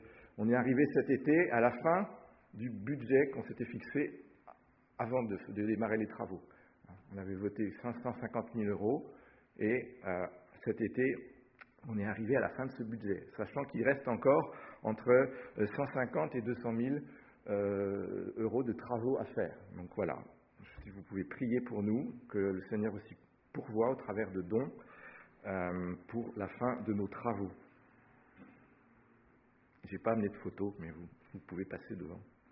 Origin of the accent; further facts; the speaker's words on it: Brittany, France; parce que on vient de Bretagne